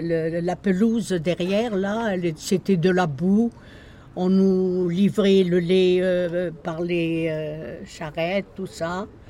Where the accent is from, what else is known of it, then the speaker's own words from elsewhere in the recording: Sfax, Sfax Governorate, Tunisia; now in France; Je viens de Sfax, Tunisie.